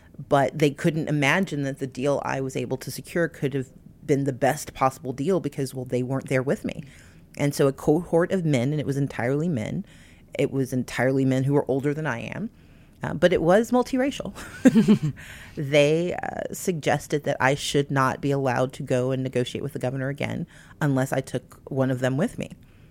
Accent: Georgia, United States; my responsibility as an American, as a Georgian, as someone who believes in the resilience of our democracy, says that we have to call out problems when we see them and fight for change

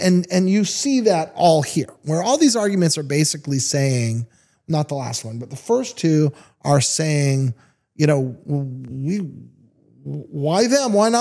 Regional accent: United States; As an American talking to a Canadian, it's not a joke to a whole lot of us either.

